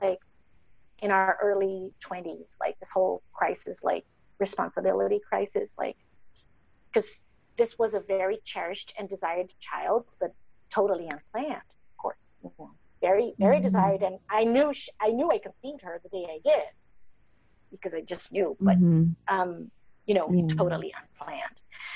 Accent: Brasília, Federal District, Brazil; English is a second language; also born or lived in Rio de Janeiro; the capital of Brazil, where we're from. I'm actually born in Rio de Janeiro, but I grew up in Brasília.

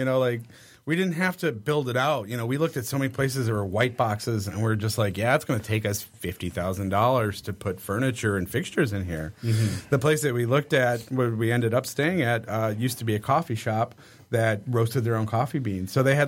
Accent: Redford, Michigan, United States; I grew up in Redford.

